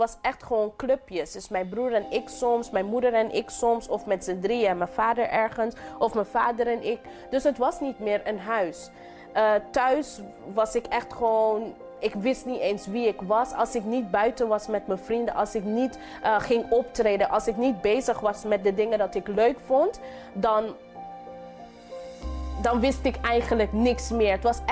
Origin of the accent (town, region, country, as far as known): Sint Maarten; born or raised there; also born or lived in Curaçao; now in Netherlands